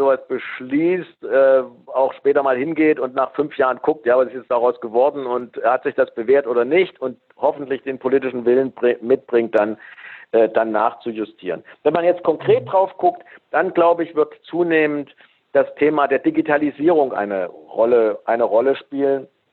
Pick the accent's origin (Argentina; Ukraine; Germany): Germany; Thuringia; ich bin Thüringer.